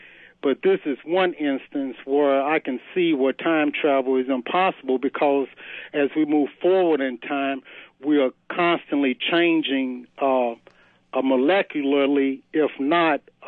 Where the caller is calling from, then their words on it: Louisville, Kentucky, United States; from Louisville.